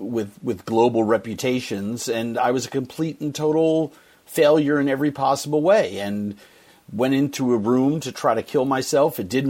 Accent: Manhattan, New York, United States; Manhattan. Born in Manhattan, raised in Manhattan. 1961, Mount Sinai Hospital. It's where it all began.

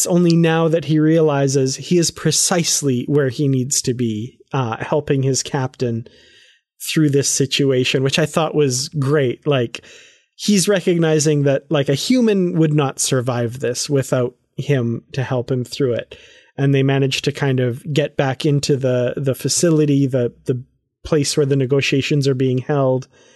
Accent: Canada; I'm from Canada

